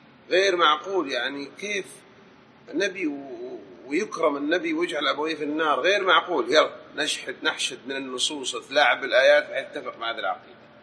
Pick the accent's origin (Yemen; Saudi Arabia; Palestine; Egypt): Saudi Arabia; عندنا بالسعودية